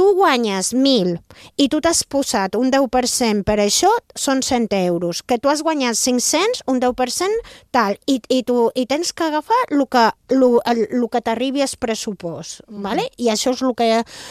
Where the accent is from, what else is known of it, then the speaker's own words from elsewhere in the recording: Ibiza, Balearic Islands, Spain; els que som d'Eivissa tenim que tenir en compte que no podem apretar